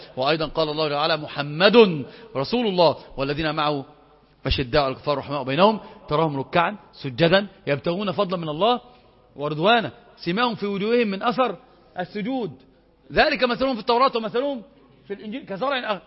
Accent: Al-Zouk al-Gharbiya, Sohag Governorate, Egypt; انا من سوهاج اخويا, من الزوك الغربية

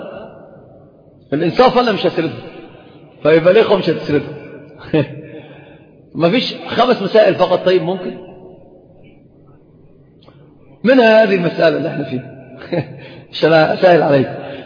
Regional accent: Saudi Arabia; والخف ظاهر عندنا في السعودية

